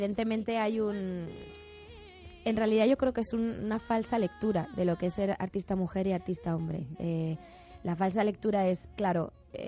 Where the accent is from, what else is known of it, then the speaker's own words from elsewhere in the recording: Madrid, Community of Madrid, Spain; Es como algo muy emocional para mí, pues porque yo soy de Madrid.